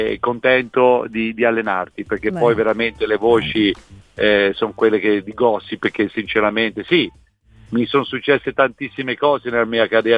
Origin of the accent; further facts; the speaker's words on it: Monsummano Terme, Tuscany, Italy; now in Milan, Italy; sono residente a Milano, sono nato a Montecatini, ma come voi sapete io sono di Monsummano Terzo.